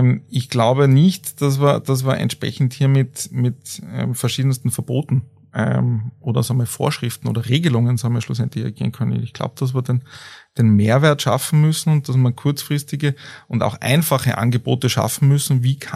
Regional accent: Innsbruck, Tyrol, Austria; Also ich komme ursprünglich aus Innsbruck, habe aber auch Familie in Kitzbühel und Familie in Osttirol.

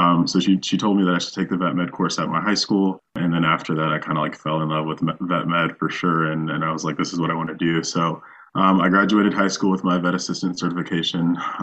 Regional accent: San Antonio, Texas, United States; also born or lived in Fort Lauderdale, Florida; like Kyle said. I was born in Florida, Fort Lauderdale, Florida, raised in Texas. I went to high school in San Antonio, Texas

